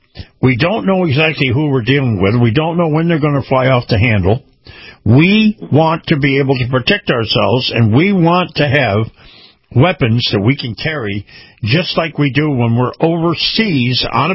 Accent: Florida, United States; even though I came from Florida, I was able to save money

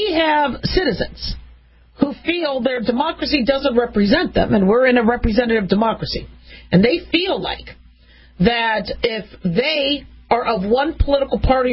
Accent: United States; being an American, being a physician, being a mom, I like fairness.

